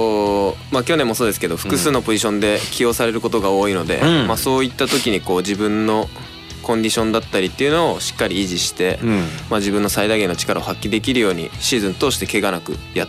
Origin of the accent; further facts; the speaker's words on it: Chiba, Japan; 自分の実家の千葉の方に帰省しましたね、